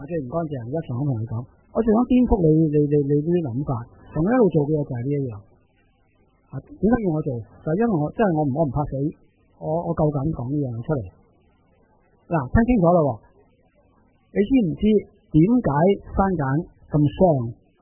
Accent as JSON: {"language": "Cantonese", "country": "Hong Kong", "said": "人家觉得我们香港人好笑，这么多小孩跳楼"}